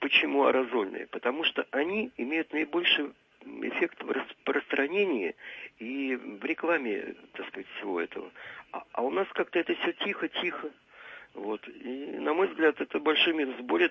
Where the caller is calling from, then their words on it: Saint Petersburg, Russia; я из Санкт-Петербурга.